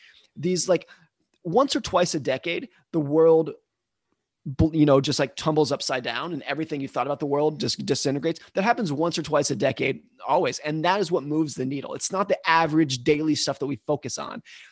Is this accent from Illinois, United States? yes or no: no; Lake Tahoe, California, United States; So I grew up in Lake Tahoe, California.